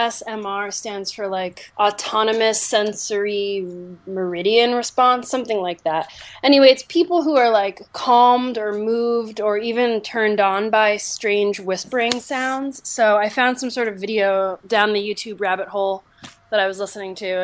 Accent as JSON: {"language": "English", "region": "New Jersey", "country": "United States", "tie": "born there", "lives_now": "New York, United States", "said": "No, I was born in New Jersey."}